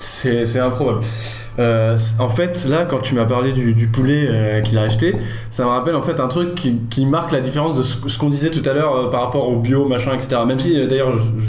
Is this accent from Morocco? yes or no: yes; Morocco; même moi quand j'y repense à mon enfance au Maroc et tout